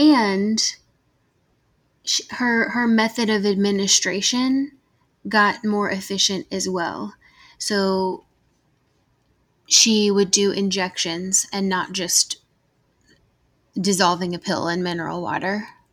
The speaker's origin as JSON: {"language": "English", "region": "the South", "country": "United States", "said": "I'm from the South. I'm sure that y'all can hear that in my voice. So it's always hot here."}